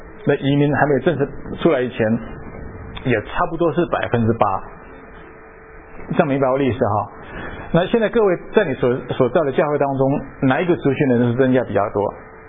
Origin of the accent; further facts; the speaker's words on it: Taiwan; 我们从台湾来的哈